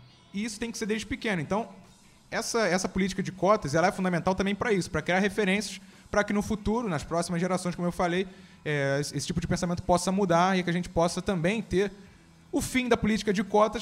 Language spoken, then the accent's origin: Portuguese; Rio de Janeiro, Brazil; eu vim lá da comunidade da Pedreira, lá em Costa Barros, e não tem referência.